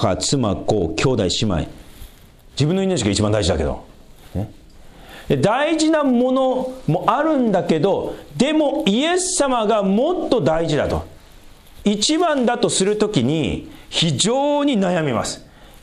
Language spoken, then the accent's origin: Japanese; Tohoku, Japan; 私東北出身でね、奥の道って言うじゃないですかね